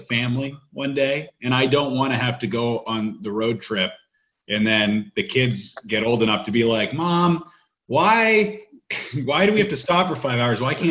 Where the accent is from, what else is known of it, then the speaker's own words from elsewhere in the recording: United States; I feel like as an American, I don't have an appreciation for small hockey towns in Canada.